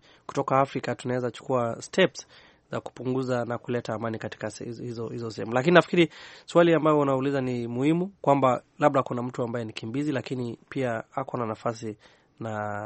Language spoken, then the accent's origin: Swahili; Kilgoris, Narok County, Kenya; sehemu ambayo mimi natoka, sehemu ya Kilgoris